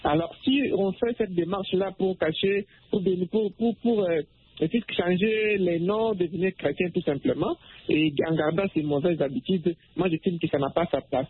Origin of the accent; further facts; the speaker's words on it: Kinshasa, DR Congo; Et comme chez nous, à Kinshasa, vous allez voir, il y a plusieurs pasteurs diaboliques